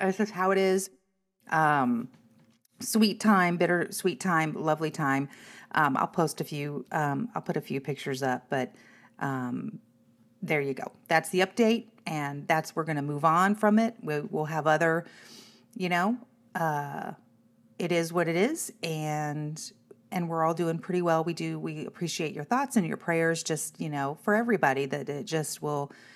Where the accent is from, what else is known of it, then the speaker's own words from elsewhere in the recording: Missouri, United States; I'm from Missouri. Like, I'm not used to this kind of human can't breathe heat.